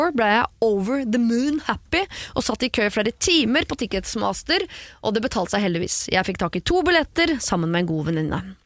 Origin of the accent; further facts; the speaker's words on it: Trondheim, Trøndelag, Norway; denne begravelsen kommer til å finne sted hjemme I Trondheim, så det ikke sånn at det rett rundt hjørnet heller.